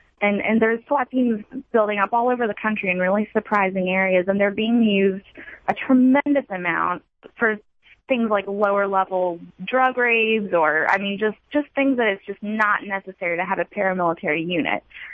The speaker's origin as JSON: {"language": "English", "region": "North Carolina", "country": "United States", "said": "My home state of North Carolina"}